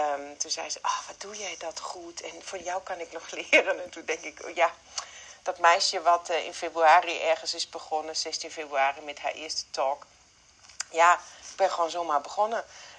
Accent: Germany; accent: German; Dutch is a second language; nog beter en effectiever en nog mooier kan klinken met mijn Duits accent

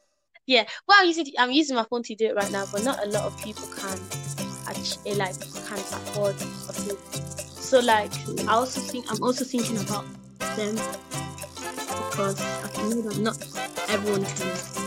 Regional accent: Nigeria; let's use Nigeria, my home country.

